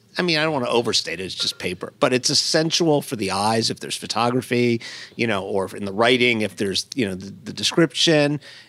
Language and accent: English; Coral Gables, Florida, United States; But I grew up in Coral Gables, Florida, and I'm going down.